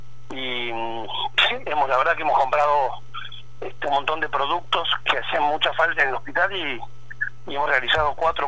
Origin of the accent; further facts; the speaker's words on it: Argentina; somos todos argentinos tirando para un mismo lado.